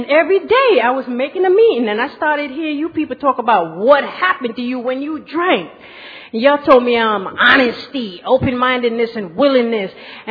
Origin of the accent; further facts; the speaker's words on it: Bronx, New York, United States; I'm from Bronx, New York, as a matter of fact.